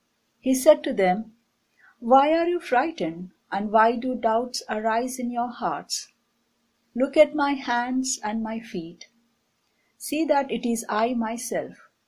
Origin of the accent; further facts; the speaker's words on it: Delhi, India; English is a second language